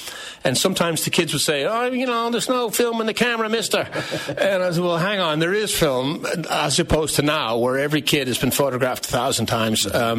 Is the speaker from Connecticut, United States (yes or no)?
yes; Hartford, Connecticut, United States; also born or lived in New York; now in Ireland; Well, I'm from near New York. I'm Connecticut, yeah. I'm based in New York when I'm over there, but I'm from Hartford, Connecticut.